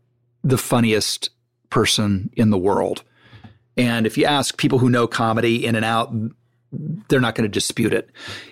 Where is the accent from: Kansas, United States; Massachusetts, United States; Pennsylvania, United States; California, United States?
California, United States; Malibu; I just remember that I grew up on Point Doom in Malibu